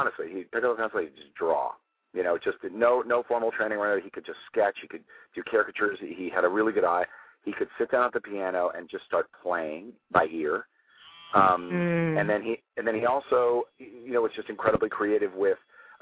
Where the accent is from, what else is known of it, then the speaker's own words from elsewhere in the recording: Los Angeles, California, United States; in the school play in elementary school, you know, when I grew up in Los Angeles, and so I always had it in my blood that I wanted to do it.